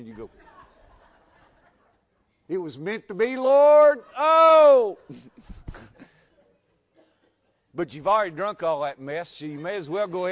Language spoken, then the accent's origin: English; Mohawk, Tennessee, United States; When I go on vacation and people ask me where I'm from, and I say I'm from Mohawk, Tennessee, I get the same reaction y'all do.